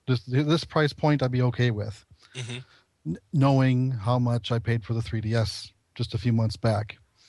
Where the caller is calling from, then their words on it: Kansas, United States; I'm calling from Kansas